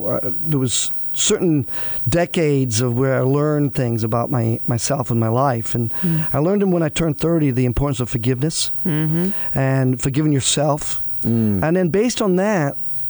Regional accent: Solana Beach, California, United States; skateboard around the streets in Solana Beach. I grew up in Solana Beach.

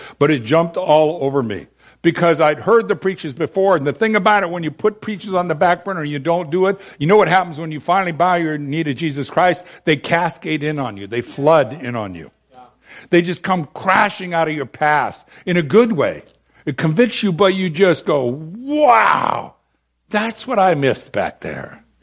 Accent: Bellingham, Washington, United States; when I came down out of Bellingham, my hometown, into Seattle

